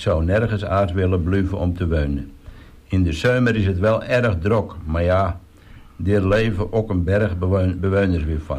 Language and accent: Dutch; Amsterdam, North Holland, Netherlands; born there; now in Texel, Netherlands; We zijn bijenmaal geboren in Amsterdam. Maar van daar zijn onze oude lui op een gegeven moment verhuisd naar Batuverdorp. We wouden er weg en zo kwamen we op Texel terecht.